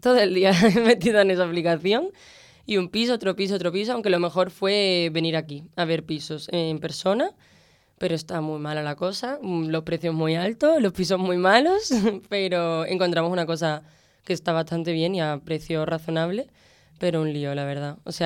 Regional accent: Seville, Andalusia, Spain; moved away; Cada vez que hablo, mira que yo no tengo tanto acento, pero cada vez que hablo siempre alguien en el taxi, en portero, no sé qué, mucha gente me dice, ah, tú eres de Sevilla

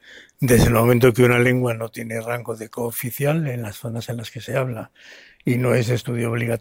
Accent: Aragon, Spain; Yo tengo como lengua materna un castellano muy, muy rico en aragonesismos, muy, muy, muy aragonesizado, por decirlo de alguna manera

